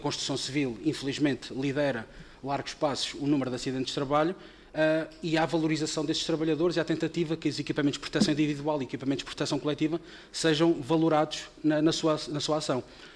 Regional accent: Covilhã, Castelo Branco, Portugal; Eu sou do interior, sou da Covilhã, e faço, cada vez que aqui venho, faço quase 600 quilómetros

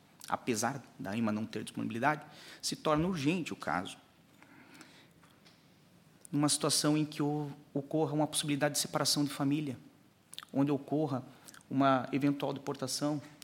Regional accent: Portugal; eu também sou português.

